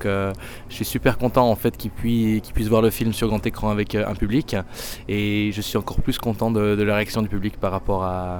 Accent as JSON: {"language": "French", "country": "Switzerland", "moved": "as an adult", "lives_now": "New York, United States", "said": "je viens à la base de Suisse. J'ai commencé à faire des films en Suisse et là, ça fait 6 ans que je suis établi à New York."}